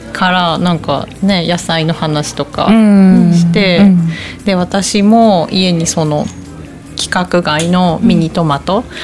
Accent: Izumo, Shimane, Japan; 私生まれも育ちも出雲市で、出身はあの旧平田市なんですけど、嫁ぎ先今住んでいるところは出雲大社から車で10分ぐらい。

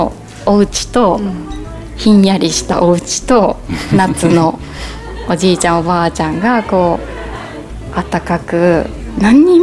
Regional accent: Yamaguchi, Japan; born there; 私は生まれは山口ですけど

